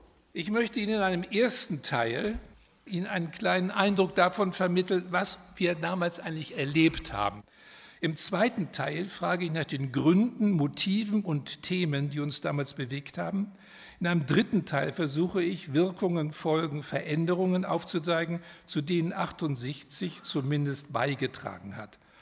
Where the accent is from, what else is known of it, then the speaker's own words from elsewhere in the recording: Hamburg, Germany; born there; moved away as an adult; now in Berlin, Germany; Ich bin 1944 in Hamburg geboren, kam 1965 als Jurastudent nach Berlin